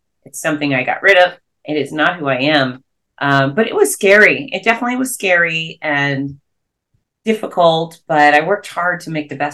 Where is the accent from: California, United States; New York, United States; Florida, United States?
Florida, United States; Gainesville; my hometown of Gainesville, Florida